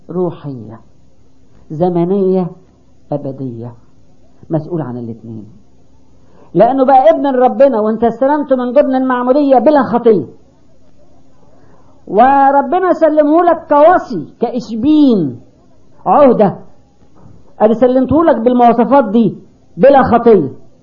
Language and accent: Arabic; Egypt; زي ما عندنا في مصر